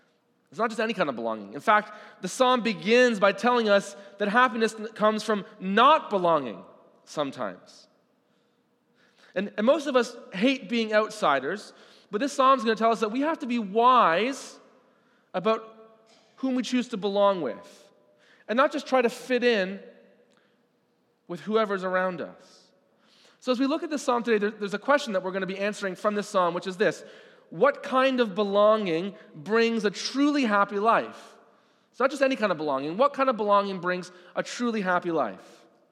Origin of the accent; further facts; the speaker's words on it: Canada; accent: Canadian; moved away; Anytime I spoke with my Canadian accent, people obviously right away knew that I was not from around there.